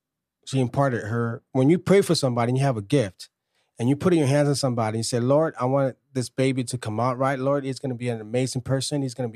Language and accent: English; Los Angeles, California, United States; I know a lot of musicians in LA, since I'm from Los Angeles